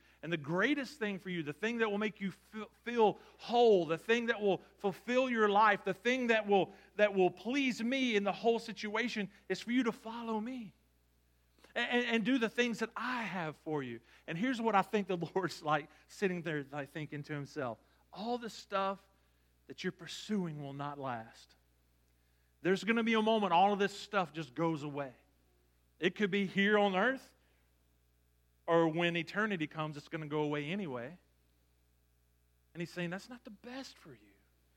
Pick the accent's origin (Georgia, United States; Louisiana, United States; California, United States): Louisiana, United States; And I'm sitting here from Louisiana, and I was like, "Neither. I'm an LSU fan."